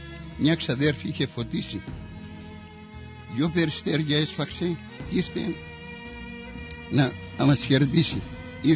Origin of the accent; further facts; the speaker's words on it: Pyli, South Aegean, Greece; born there; moved away; also born or lived in Kalymnos; Στην Κο. Και ήμουν στην Κο μέχρι το 44. Ήταν μέχρι το 45. Ύστερα μεταφέρθηκα στην Κάλυμνο.